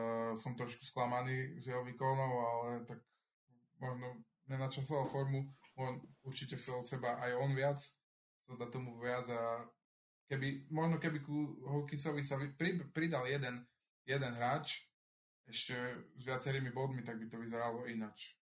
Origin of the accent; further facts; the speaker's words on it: Spiš, Slovakia; keďže som Spišiak